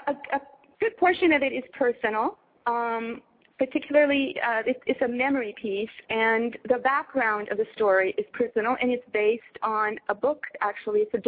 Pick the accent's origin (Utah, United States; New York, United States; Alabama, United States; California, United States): California, United States; Los Angeles; I'm from Los Angeles.